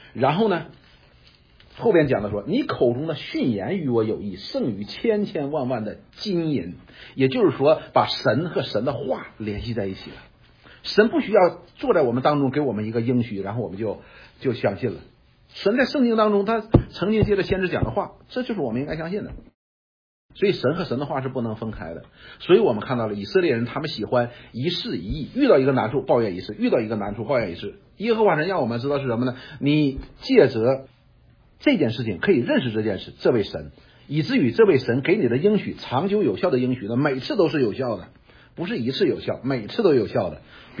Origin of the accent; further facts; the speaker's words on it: China; 我们中国人